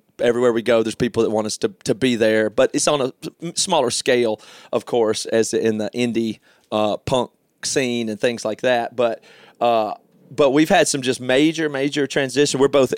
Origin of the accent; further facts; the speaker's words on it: South Carolina, United States; now in Seattle, United States; Well, I've been here 20 years. I just hadn't lost my accent. But we come from we came from a rural part of South Carolina.